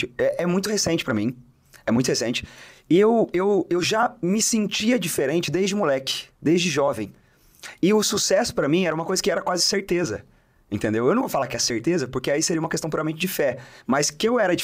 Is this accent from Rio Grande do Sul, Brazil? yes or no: no; Maringá, Paraná, Brazil; Sou de Maringá, no Paraná.